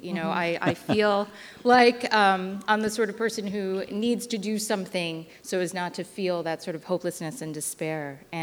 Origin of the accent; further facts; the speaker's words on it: United States; by virtue of the fact that I'm Chinese American, am less safe than my husband may be.